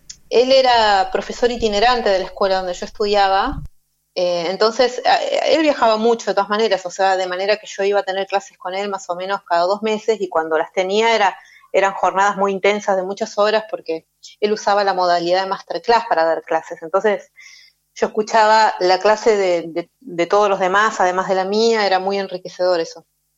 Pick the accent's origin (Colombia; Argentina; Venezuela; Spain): Argentina; Río Gallegos, Santa Cruz; Y nací en la Patagonia, en Río Gallegos, y estudié ahí en el Conservatorio de Río Gallegos.